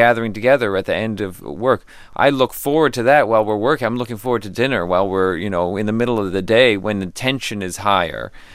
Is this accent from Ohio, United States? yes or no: no; Texas, United States; Owen Wilson and I have a very similar background, and we're from Texas, and we've known each other since we were teenagers.